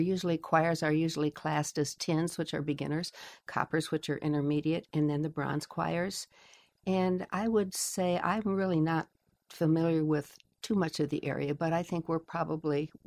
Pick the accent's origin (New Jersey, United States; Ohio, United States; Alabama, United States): Ohio, United States; moved away as an adult; Jan and I grew up together in Ohio and met here after we had gone through college and married and lived elsewhere